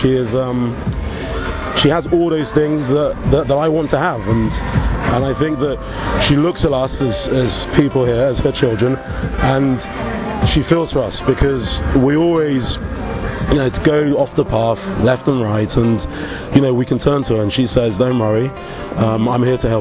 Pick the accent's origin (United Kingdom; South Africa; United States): United Kingdom; London; I'm originally from Nigeria, but I was born and lived in London. And I am 33 years old.